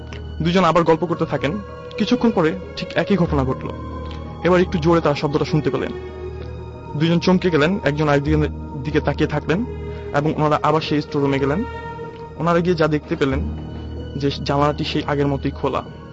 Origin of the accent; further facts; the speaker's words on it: Dhaka, Dhaka Division, Bangladesh; এসেছি পুরান ঢাকার পুস্তকগুলো থেকে।